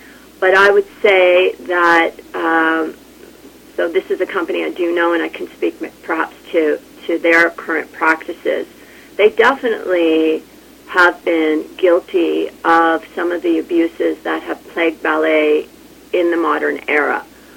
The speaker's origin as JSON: {"language": "English", "town": "Toronto", "region": "Ontario", "country": "Canada", "tie": "born or raised there", "said": "it's in my hometown of Toronto."}